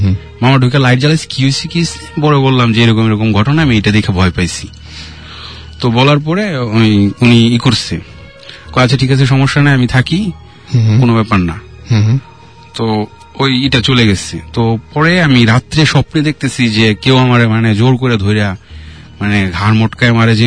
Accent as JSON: {"language": "Bangla", "town": "Mymensingh", "region": "Mymensingh Division", "country": "Bangladesh", "also_born_or_lived": "Tangail", "said": "আমার বাড়ি ময়মনসিং হওয়ার পরে আমি টাঙ্গাইল থাকতাম"}